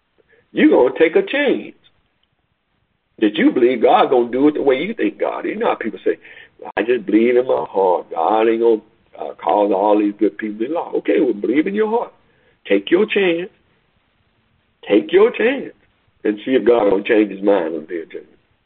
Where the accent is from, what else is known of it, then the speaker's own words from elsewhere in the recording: Hempfield, Pennsylvania, United States; Well, I grew up down in Hempfield. There's some good people in Hempfield. Some wonderful, good country people.